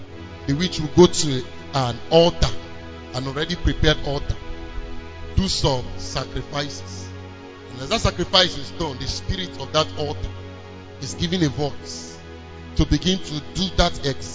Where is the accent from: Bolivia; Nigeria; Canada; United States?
Nigeria; We are from Nigeria here.